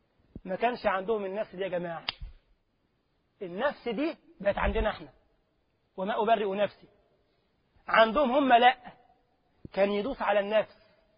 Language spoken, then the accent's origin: Arabic; Egypt; والله كان عندنا في مصر كده اخ ربنا يسامحه بقى